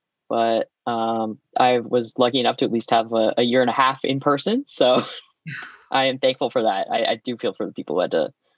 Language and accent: English; London, Ontario, Canada; I grew up in London.